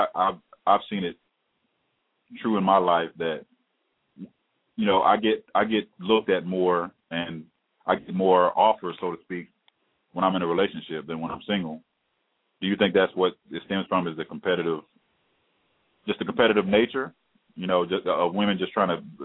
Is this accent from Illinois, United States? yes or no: yes; Chicago, Illinois, United States; now in Dallas, United States; My brother, I'm in Dallas, and he's in Houston. So, you know, I've seen both cities. I'm from Chicago, though.